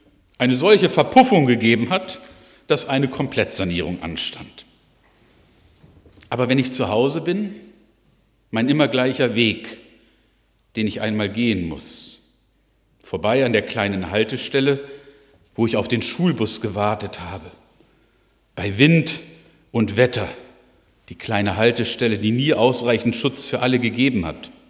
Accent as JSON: {"language": "German", "town": "Altenau", "region": "Lower Saxony", "country": "Germany", "tie": "born or raised there", "said": "Für ein paar Tage konnte ich mein Heimatdorf Altenau im Oberharz besuchen."}